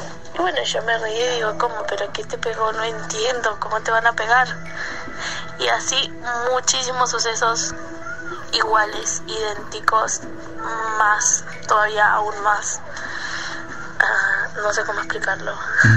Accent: Bahía Blanca, Buenos Aires Province, Argentina; soy de Bahía Blanca, Argentina.

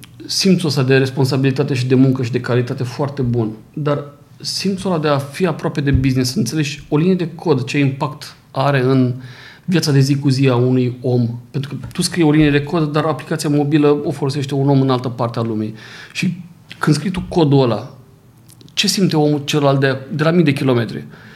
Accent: Vaslui, Vaslui County, Romania; eu sunt din Vaslui și părinții mei au lucrat toată viața la textila Vaslui.

